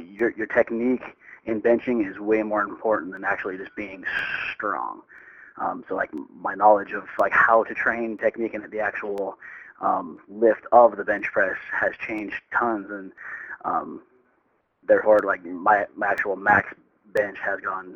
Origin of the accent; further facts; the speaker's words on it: Spokane, Washington, United States; now in Reno, United States; I grew up in Spokane. I was training there, and then I ended up moving down to Reno.